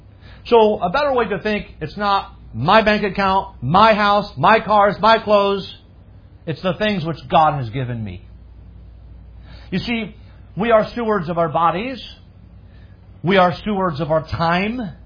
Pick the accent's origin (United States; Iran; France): France; When I grew up in France, every New Year, so every year would happen.